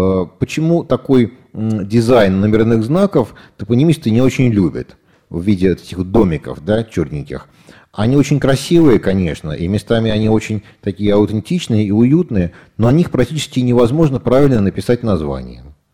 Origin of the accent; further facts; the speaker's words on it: Saint Petersburg, Russia; Я вырос в Семенцах, на Подольской улице.